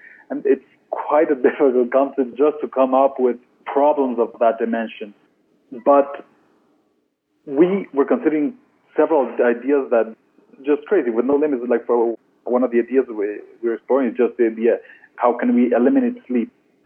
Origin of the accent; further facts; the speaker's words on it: Ecuador; and I'm from Ecuador, so being in a slow-moving economy, you're just drawn to the fast movement of technology.